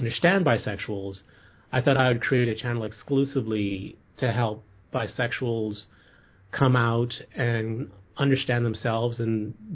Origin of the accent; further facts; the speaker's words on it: Bahamas; also born or lived in Wisconsin, United States; I'm from the Bahamas. I grew up there, and my mother is the first Miss Universe contestant from my country.